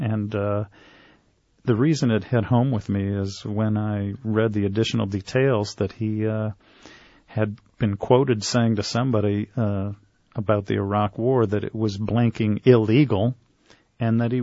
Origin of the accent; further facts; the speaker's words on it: Detroit, Michigan, United States; I was equally affected by Wayne growing up in Detroit and hearing the … live on the campus of Wayne State University